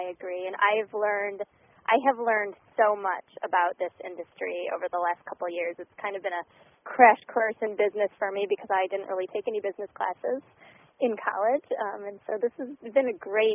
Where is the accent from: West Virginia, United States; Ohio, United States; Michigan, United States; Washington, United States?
Michigan, United States; I say pop because I'm from Michigan